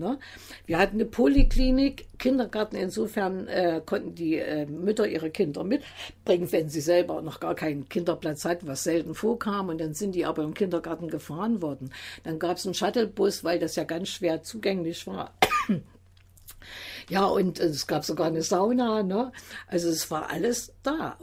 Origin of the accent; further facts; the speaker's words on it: Saxony, Germany; accent: Saxon